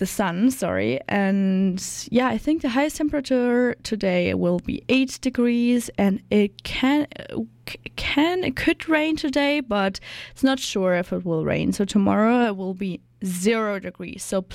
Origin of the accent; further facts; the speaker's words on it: Germany; English is a second language; moved away as an adult; now in Canada; I'm from Germany, and I came here on November to start an internship here at CJSF, and that's why I'm living in currently in a host family.